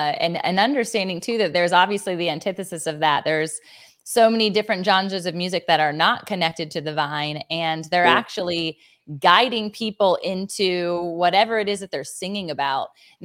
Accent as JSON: {"language": "English", "town": "Virginia Beach", "region": "Virginia", "country": "United States", "tie": "born or raised there", "said": "It'll be in Virginia Beach, Virginia, and that's my hometown. That's a lot of our team's hometown, and so we're excited to welcome you here, our home."}